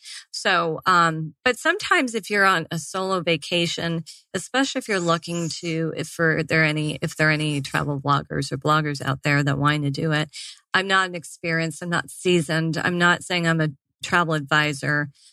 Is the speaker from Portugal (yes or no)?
no; Toronto, Ontario, Canada; also born or lived in Germany; now in United States; So I was born in Germany, raised in Toronto, moved to Los Angeles to get my chiropractic degree, moved around this country a little bit. So I've been here 15 years, but my core family's in Toronto.